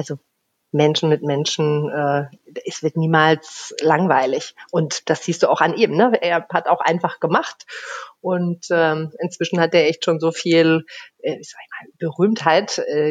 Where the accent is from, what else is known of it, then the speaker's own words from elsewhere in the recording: Northern Germany, Germany; Als Norddeutscher kann ich nur sagen, es gibt kein falsches Wetter, sondern es gibt nur die falsche Kleidung.